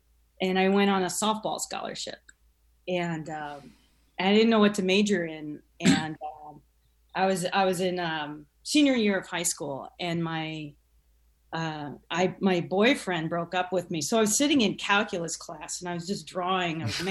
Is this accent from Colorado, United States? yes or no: no; Peoria, Illinois, United States; because I'm from Peoria, Illinois, and I mean, Hollywood might as well have been Mars, you know?